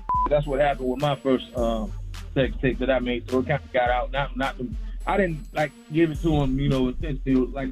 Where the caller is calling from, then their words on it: Sarasota, Florida, United States; I'm calling from Sarasota, Florida, not Okeechobee.